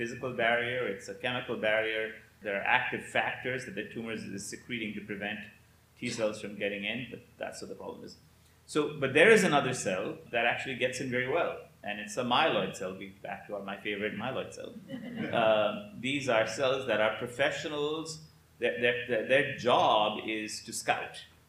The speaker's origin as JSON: {"language": "English", "country": "India", "tie": "born or raised there", "lives_now": "United States", "said": "I grew up in India, and I came quite quickly to university at Stanford."}